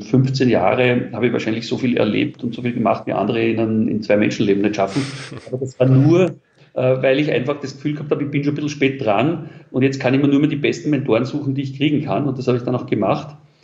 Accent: Vienna, Austria; Also ich bin in Wien geboren. Es ging in ganz einfachen Verhältnissen in Wien in einem Arbeiterbezirk.

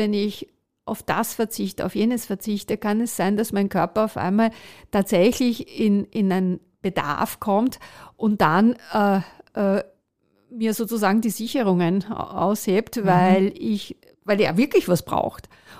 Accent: Italy; German is a second language; weil ich ja Italienerin bin, ich komme aus dem Ausland.

